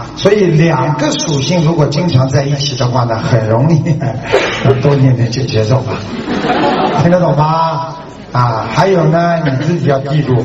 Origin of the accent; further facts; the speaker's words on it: China; 所以呢，我们中国人有36计